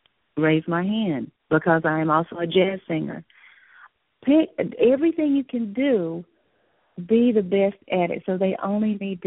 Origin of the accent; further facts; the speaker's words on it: the South, United States; accent: southern; it's really hard for me to get rid of my southern accent.